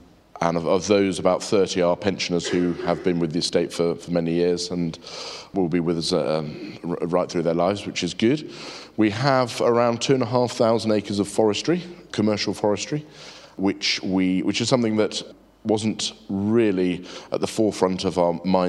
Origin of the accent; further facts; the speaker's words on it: Chislehurst, London, United Kingdom; I grew up in suburbia, really. I mean, I grew up in Chislehurst in Kent, and that's... and.